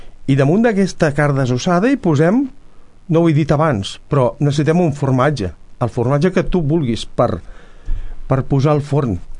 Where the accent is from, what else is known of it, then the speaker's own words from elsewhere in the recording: Valls, Catalonia, Spain; Valls és el meu poble i també em puc ser crític.